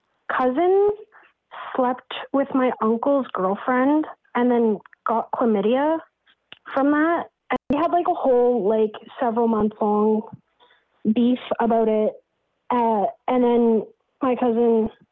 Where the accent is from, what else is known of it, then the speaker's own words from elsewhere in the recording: Toronto, Ontario, Canada; we're from Toronto